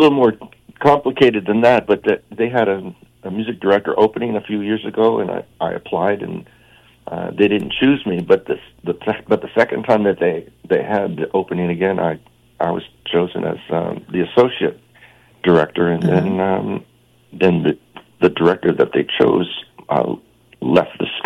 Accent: Pacifica, California, United States; When I was a kid, I grew up in Pacifica

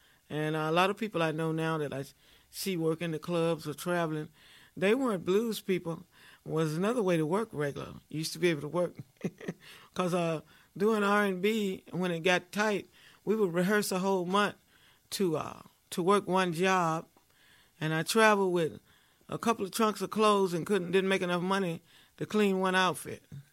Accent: West Point, Mississippi, United States; born there; I was born in West Point, Mississippi. Actually, Prairie. Same place that … was born. It's like the suburbs of West Point.

